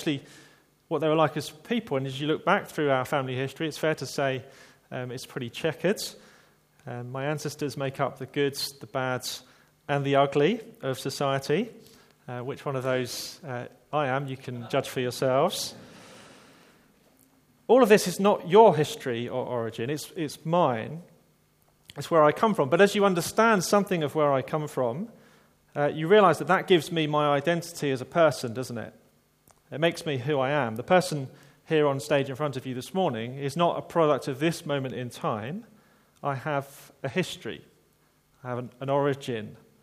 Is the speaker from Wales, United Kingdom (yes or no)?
no; Dartford, South East England, United Kingdom; accent: estuary; I'm not actually from Banstead, I'm from Dartford in Kent. My accent sometimes slips into the sort of estuary mode.